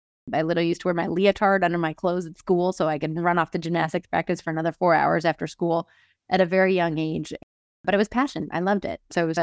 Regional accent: New York City, New York, United States; And I grew up in New York City and went to an all-girls school there.

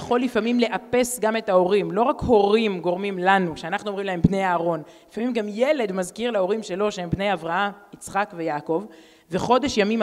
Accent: Texas, United States; moved away as an adult; now in Israel; בגיל 18 עליתי לבד ממעמקי הגלות, מעיירה קטנה בטקסס, שם גדלתי בתור מסורתי לייט, לייט, לייט, לכל היותר, בין רבבות של גויים.

